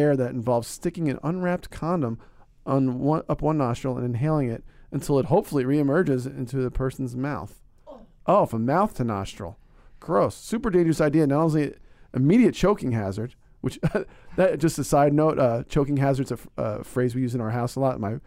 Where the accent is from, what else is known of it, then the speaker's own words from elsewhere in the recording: Northeast, United States; I'm from the Northeast.